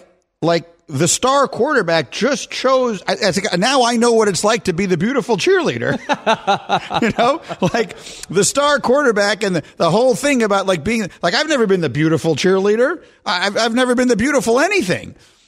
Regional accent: New York, United States; Like, when you go outside of New York and you tell people, I'm from New York, oh, are you a Giant fan? No, I root for the Jets.

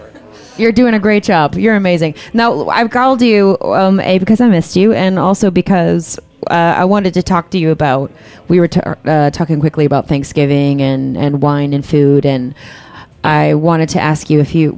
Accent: Kentucky, United States; Well, I'm from Kentucky. My parents live in Tennessee now.

